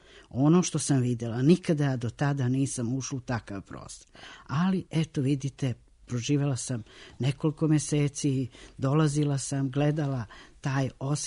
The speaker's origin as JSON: {"language": "Serbian", "country": "Montenegro", "moved": "yes", "said": "Zamislite mi koji dolazimo iz Crne Gore, prvo studentski domovi, a onda potražnja za stanovanje."}